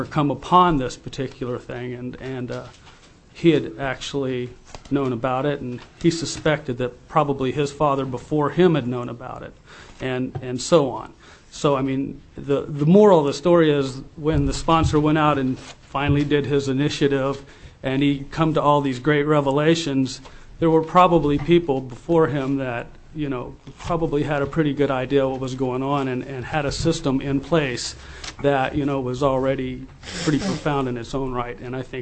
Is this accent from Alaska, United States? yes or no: yes; Wasilla, Alaska, United States; I'm from Wasilla area